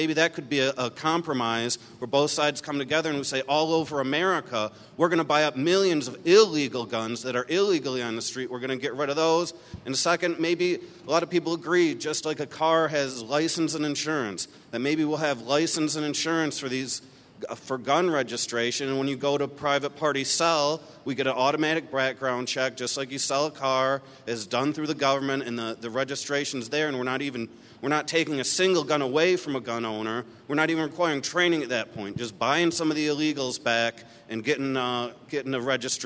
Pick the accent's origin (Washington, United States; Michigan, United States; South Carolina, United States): Michigan, United States; Grand Rapids; from Grand Rapids.